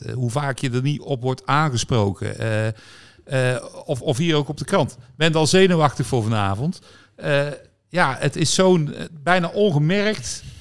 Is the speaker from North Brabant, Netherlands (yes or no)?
yes; North Brabant, Netherlands; ik werkte in het Gooi in Hilversum. Dat was gewoon van, ik was Brabant